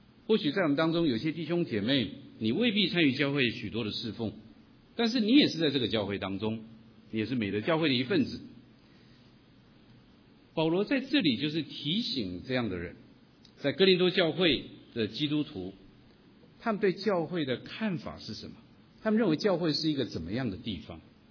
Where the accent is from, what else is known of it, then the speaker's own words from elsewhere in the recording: Taiwan; 特别是我自己从台湾来的